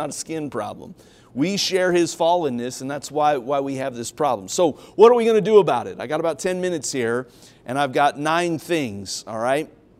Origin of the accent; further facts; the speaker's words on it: Long Beach, California, United States; I came from Long Beach, California here.